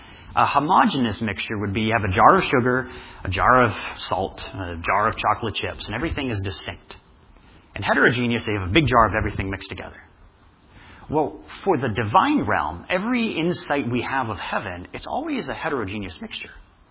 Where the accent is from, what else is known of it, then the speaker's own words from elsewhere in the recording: United States; I'm ethnically Romanian. That's part of, I mean, I'm a mutt. I'm an American mutt.